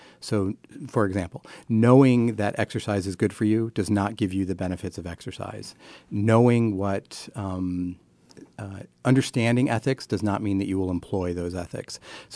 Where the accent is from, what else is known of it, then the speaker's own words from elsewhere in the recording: New York, United States; No, I actually grew up in a very small, tiny little farming town in western New York State in the middle of nowhere. There were 10 cows for every person in our county.